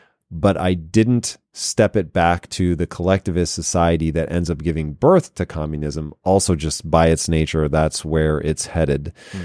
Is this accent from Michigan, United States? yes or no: no; Tacoma, Washington, United States; born or raised there